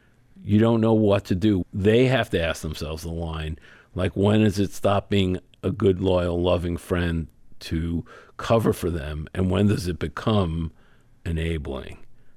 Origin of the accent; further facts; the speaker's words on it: Brooklyn, New York, United States; Look, I grew up in Brooklyn. I grew up in an area where there was a lot of mob connections, and everybody in New York is hustling all the time